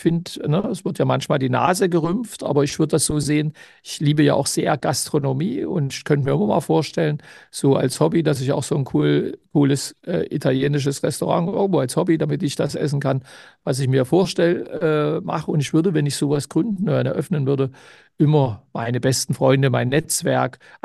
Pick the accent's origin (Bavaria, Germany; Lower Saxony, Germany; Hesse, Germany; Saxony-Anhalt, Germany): Saxony-Anhalt, Germany; Halle; born there; noch in Halle an der Saale, also so meine Geburtsstadt, 35 Kilometer von Leipzig